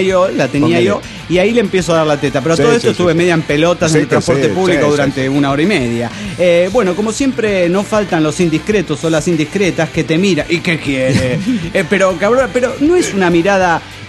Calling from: Mexico City, Mexico; Hola, soy … del DF mexicano.

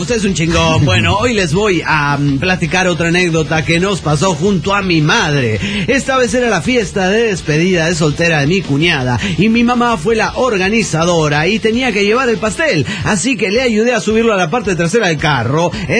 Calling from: Mexico City, Mexico; del DF mexicano.

